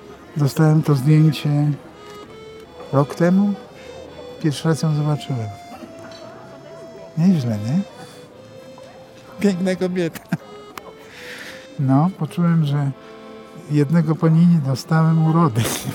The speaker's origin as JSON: {"language": "Polish", "town": "Lublin", "region": "Lublin Voivodeship", "country": "Poland", "said": "Dlatego nie mówię, że jestem lublinianinem, tylko jestem lublinerem."}